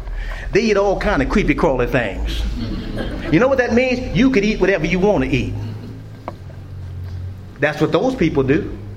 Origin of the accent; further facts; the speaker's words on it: New Orleans, Louisiana, United States; I grew up in New Orleans, Louisiana. Let me tell you what, Catholicism and Southern Baptists have a stronghold in New Orleans.